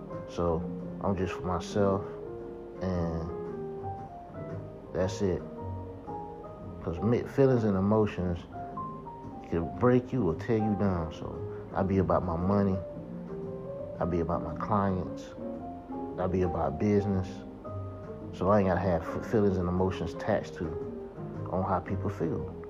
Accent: Georgia, United States; One time for ATL, one time for my hometown, South Georgia

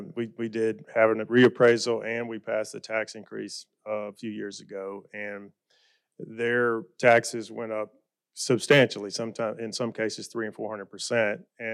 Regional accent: Union City, Tennessee, United States; in like my hometown in Union City, they're in bad shape.

